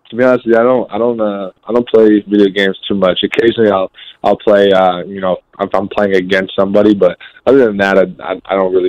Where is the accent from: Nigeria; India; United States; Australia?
United States; Northeast; Growing up in the Northeast, and obviously … I've been … pretty much my entire life.